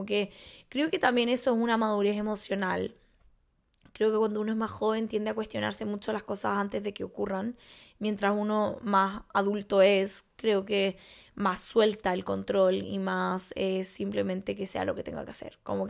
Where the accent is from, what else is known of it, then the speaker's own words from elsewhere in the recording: Santiago, Santiago Metropolitan Region, Chile; moved away; vengo de Santiago, de Chile, la capital, de ese país largo que está en el borde de Sudamérica.